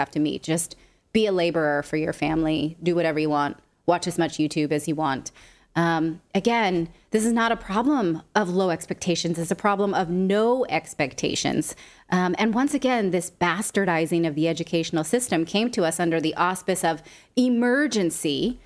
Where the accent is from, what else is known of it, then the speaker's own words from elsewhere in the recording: California, United States; Growing up in California, there was this lore about Chico State